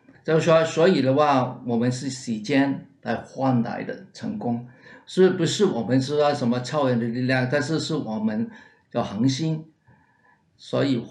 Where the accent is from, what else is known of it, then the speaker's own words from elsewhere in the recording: Hong Kong; moved away as an adult; now in Houston, United States; 我从香港过来。我在香港就是说读中学毕业以后，在美国读大学毕业以后的话